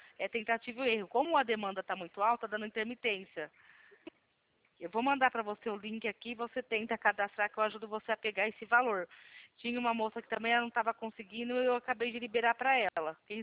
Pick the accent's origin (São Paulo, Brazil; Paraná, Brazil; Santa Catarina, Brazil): São Paulo, Brazil; Atibaia; Eu sou daqui de Atibaia.